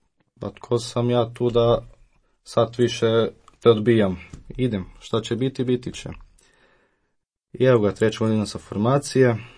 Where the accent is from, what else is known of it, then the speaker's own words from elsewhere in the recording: Bistra, Zagreb County, Croatia; Osnovnu školu pohađao sam u Bistri, a srednju prometnu u Zagrebu.